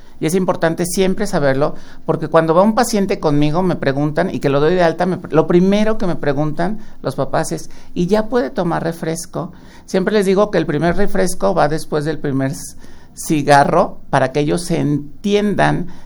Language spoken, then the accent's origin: Spanish; Mexico; una población de riesgo como somos el pueblo mexicano.